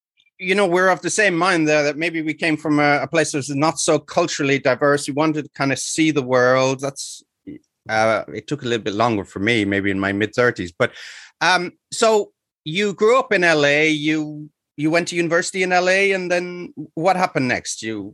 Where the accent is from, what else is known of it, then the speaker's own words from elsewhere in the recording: Ireland; Growing up in rural Ireland in the 1980s, there was no diversity.